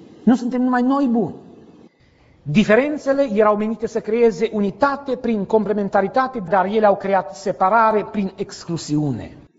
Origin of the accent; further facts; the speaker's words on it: Romania; Noi, pentru că suntem români, avem limba noastră și națiunea noastră